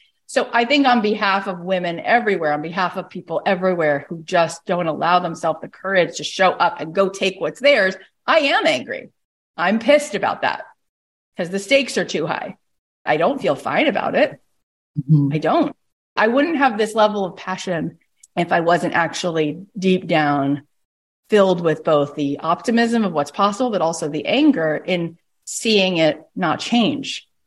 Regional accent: Canada; I'm also Canadian.

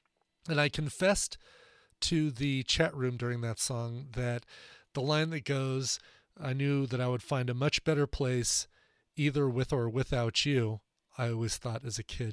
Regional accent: Arvada, Colorado, United States; I drove around Arvada, my hometown of Arvada, going to all those areas in town

